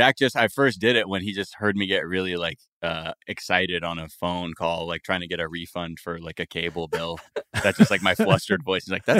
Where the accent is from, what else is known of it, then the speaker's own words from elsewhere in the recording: California, United States; I laughed because I'm from the Valley, as is Molly.